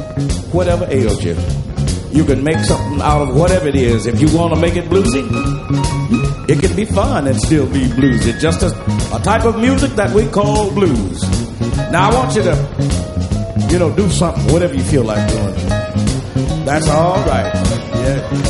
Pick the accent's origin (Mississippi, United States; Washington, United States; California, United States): Mississippi, United States; I'm from Mississippi. They taught me to work hard. So I left home.